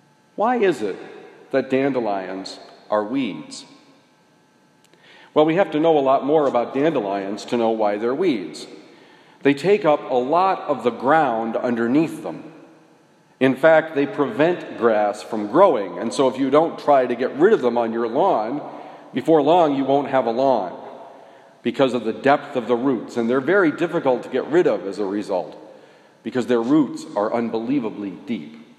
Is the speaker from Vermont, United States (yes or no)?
yes; Vermont, United States; I know that in my home state of Vermont, when fields are covered with dandelions, it's beautiful.